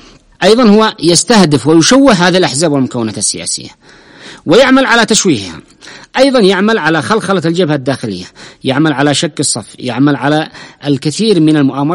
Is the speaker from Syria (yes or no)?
no; Yemen; نحن كشعب يمني